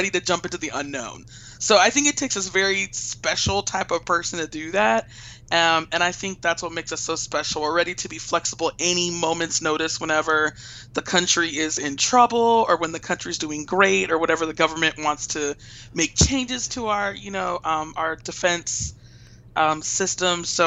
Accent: Los Angeles, California, United States; I'm from Los Angeles. So any place is going to be way smaller than what I'm used to.

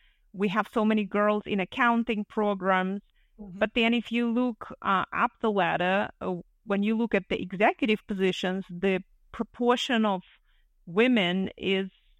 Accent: Belarus; English is a second language; Yeah, so like I said, I'm originally from Belarus.

